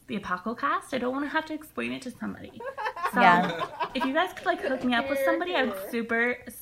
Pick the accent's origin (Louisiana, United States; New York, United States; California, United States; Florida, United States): California, United States; Los Angeles; I'm from Los Angeles. That's where I'm calling from.